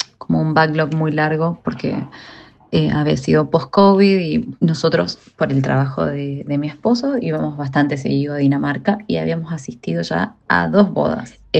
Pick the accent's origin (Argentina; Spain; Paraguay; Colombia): Argentina; now in Ireland; Soy originalmente de Argentina, pero vivo hace 13 años en Irlanda y cuento con un pasaporte italiano.